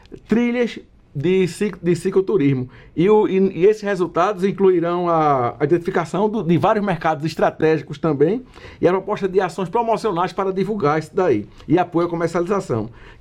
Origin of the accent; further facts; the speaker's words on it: Pernambuco, Brazil; Eu quero dizer que eu sou ministro do turismo, sou pernambucano